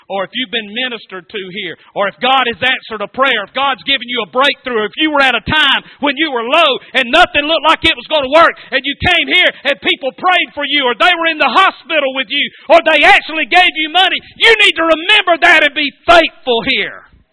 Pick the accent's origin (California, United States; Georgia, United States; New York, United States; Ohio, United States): Georgia, United States; Statesboro; my church where I grew up at in Statesboro, it seats about 700 people.